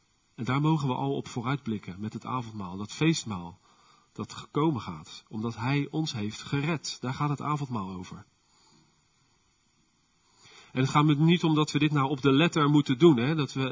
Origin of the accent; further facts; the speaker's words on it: Westland, South Holland, Netherlands; We zijn Westlanders. Dat zit niet zo in ons.